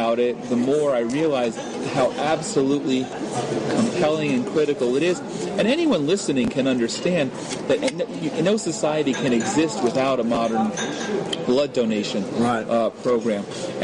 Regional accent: New Jersey, United States; also born or lived in New York; now in Israel; No, I'm not. I was born and raised in New York and raised in New Jersey, but I've always been Israeli.

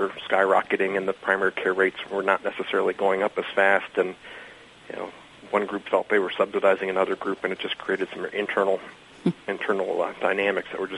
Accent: Cleveland, Ohio, United States; I'm originally from the greater Cleveland area, born and raised in Cleveland.

